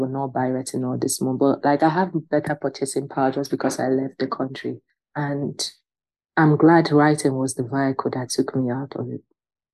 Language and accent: English; Nigeria; I'm pro MFA because also as a Nigerian, most of us who are writers, we don't usually come from wealthy homes